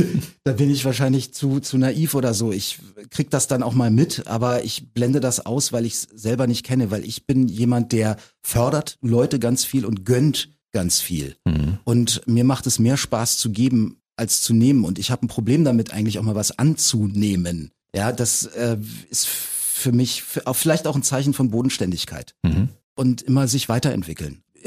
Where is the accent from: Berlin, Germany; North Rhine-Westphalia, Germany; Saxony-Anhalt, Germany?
Berlin, Germany; born or raised there